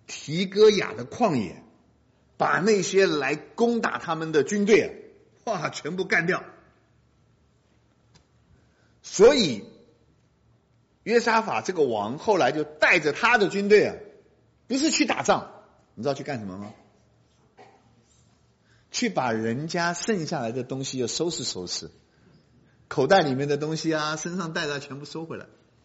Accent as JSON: {"language": "Chinese", "country": "China", "said": "所以有的时候我跟那些老外讲，我说我跟你讲，你听到讲我们中国人的事啊"}